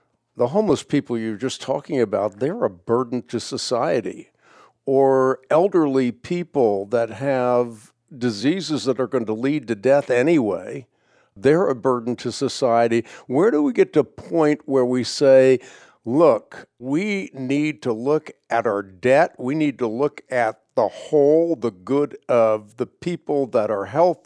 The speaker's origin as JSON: {"language": "English", "country": "Netherlands", "tie": "born or raised there", "said": "As I mentioned, I grew up in the Netherlands"}